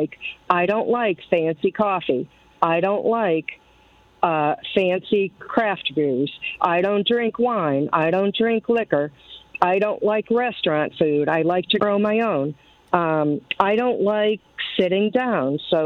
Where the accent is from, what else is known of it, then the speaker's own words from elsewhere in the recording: Ohio, United States; now in Florida, United States; I know that's not a popular thing down here in Florida, but so I was from Ohio.